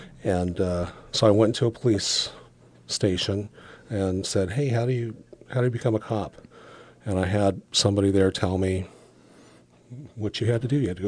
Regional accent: California, United States; also born or lived in Berkeley / Oakland; I was born in East L.A., and I lived, I actually grew up in motels. And so... we had moved from town to town all over California and ended up, lived in Berkeley, lived in Oakland.

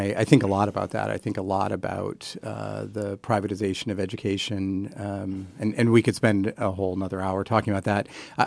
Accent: New York, United States; No, I actually grew up in a very small, tiny little farming town in western New York State in the middle of nowhere. There were 10 cows for every person in our county.

